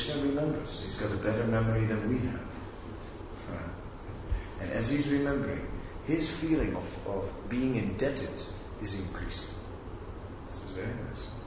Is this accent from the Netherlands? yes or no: yes; Netherlands; I am from Holland originally, and just now touring Australia a little bit.